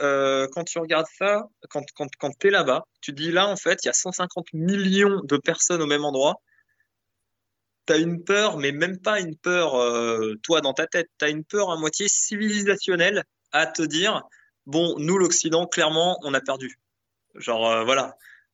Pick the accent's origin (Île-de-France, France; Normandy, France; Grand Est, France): Île-de-France, France; Paris; Moi, je suis parisien.